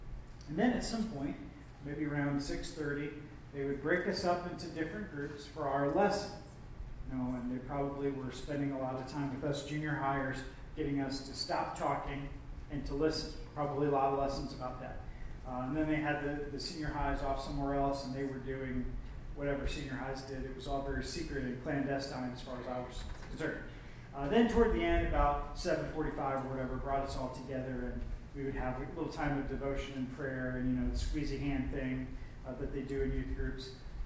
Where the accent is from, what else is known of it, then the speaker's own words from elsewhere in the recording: Huber Heights, Ohio, United States; As you know, I grew up in Ohio, grew up near Dayton, Ohio, and in Huber Heights, Ohio.